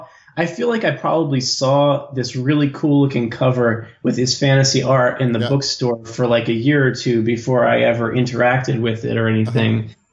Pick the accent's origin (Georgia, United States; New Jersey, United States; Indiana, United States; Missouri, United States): New Jersey, United States; also born or lived in Pennsylvania / Maryland; now in Delaware, United States; I grew up mostly in New Jersey in the U.S.